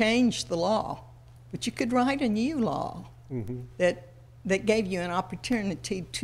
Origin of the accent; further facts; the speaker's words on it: United States; Being a political science junkie and being an American, I pretty well thought I could.